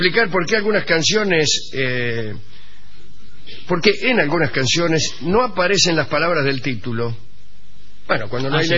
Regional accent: Tucumán, Argentina; now in Buenos Aires, Argentina; de Tucumán. Una de las cosas que extraño de cuando vivo en Buenos Aires es ir a verlos al paseo, etcétera.

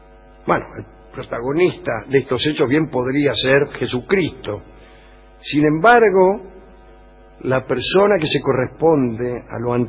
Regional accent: Argentina; Ya sabemos lo tolerantes que somos los argentinos a ese respecto.

